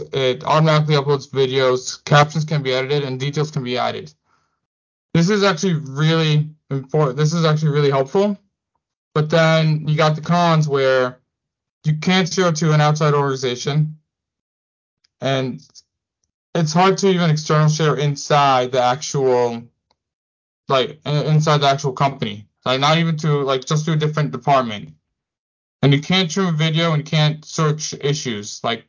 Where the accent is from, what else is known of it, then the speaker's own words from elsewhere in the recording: Boston, Massachusetts, United States; accent: Boston; but I'm from Boston and we don't pronounce our R's.